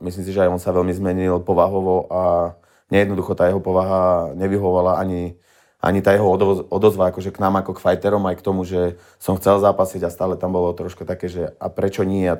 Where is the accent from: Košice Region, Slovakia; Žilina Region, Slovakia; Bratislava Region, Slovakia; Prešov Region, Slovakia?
Žilina Region, Slovakia; Žilina; bola to taká nejaká možnosť vtedy v Žiline, odkiaľ som